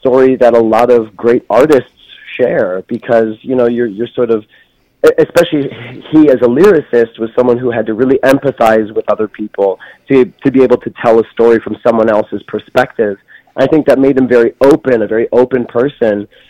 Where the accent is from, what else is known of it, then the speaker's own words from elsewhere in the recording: Duluth, Minnesota, United States; moved away as an adult; also born or lived in New York; Yeah, well, I'm from Duluth, first of all, and then moved out to New York when I was 18, did the New York thing for several years and found my way back home